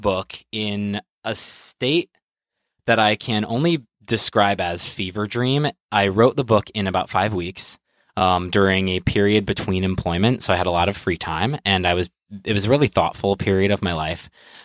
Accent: New Haven, Connecticut, United States; I am 26 and I'm from Connecticut, from New Haven, which makes this extra intimate.

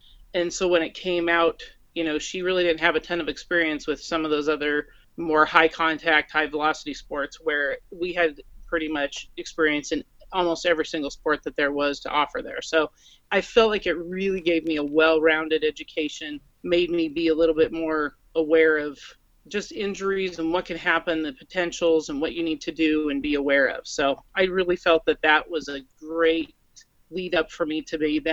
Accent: Alaska, United States; I grew up here in Alaska, and I always wanted to be involved

